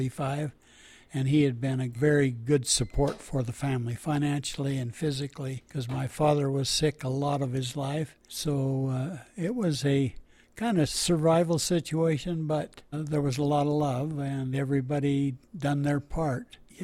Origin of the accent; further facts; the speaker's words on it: Idaho, United States; But growing up in Canyon County, we didn't have a big herd, 10 or 12 milk cows